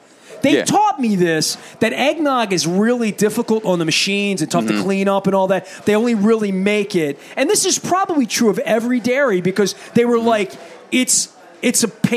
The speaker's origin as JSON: {"language": "English", "town": "Dundalk", "region": "Maryland", "country": "United States", "tie": "born or raised there", "said": "because I grew up in Dundalk. We grew up poor."}